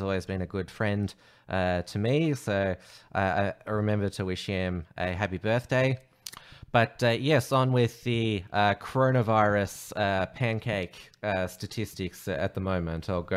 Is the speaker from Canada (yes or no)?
no; Victoria, Australia; 47 people in intensive care units nationwide because of the coronavirus in my home state of Victoria.